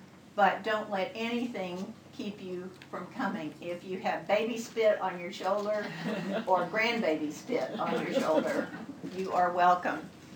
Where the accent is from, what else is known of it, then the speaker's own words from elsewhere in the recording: Reston, Virginia, United States; I'm from Reston, so I don't know this stuff.